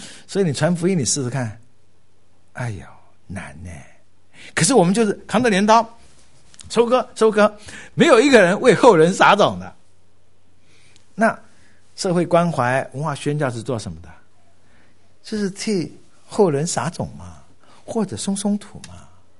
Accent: China; 尤其我们中国人哪会傻乎乎给你真名真姓真地址还有真电话

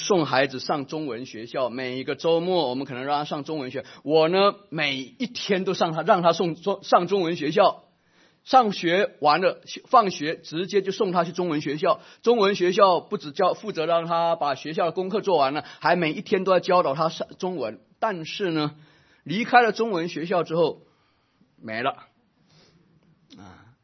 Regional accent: China; moved away as an adult; 我相信大多数我们是第一代的移民，我也相信大多数的第一代移民也像我一样

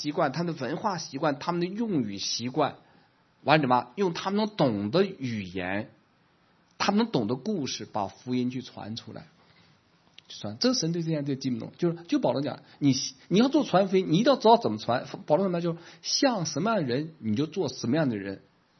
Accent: China; 我是个大陆人

